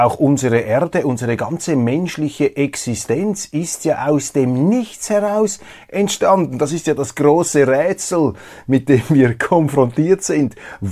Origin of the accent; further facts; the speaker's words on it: Switzerland; Ich kann nämlich gar nichts dafür, dass ich hier lebe, dass ich als Schweizer auf die Welt gekommen bin und nicht in einer anderen Gegend auf diesem Planeten.